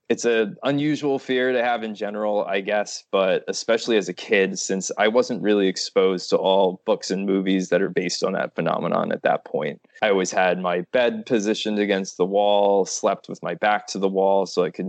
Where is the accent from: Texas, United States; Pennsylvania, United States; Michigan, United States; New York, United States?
New York, United States; Long Island; So as I said, I'm from New York. I'm east of New York City on Long Island. And from what I've read online, the area of Long Island that I'm from, it's known for being a sort of hotspot area for UFO sightings